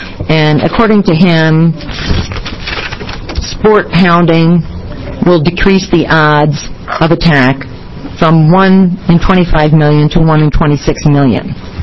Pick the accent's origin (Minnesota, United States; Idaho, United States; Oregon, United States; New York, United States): Oregon, United States; I'm from Jackson County. I live in Applegate, a very rural area of Jackson County.